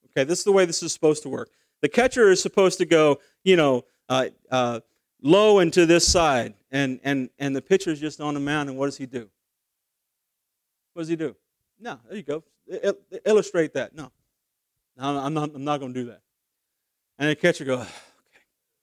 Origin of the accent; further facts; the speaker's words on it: Dallas, Texas, United States; So listen, I'm from Dallas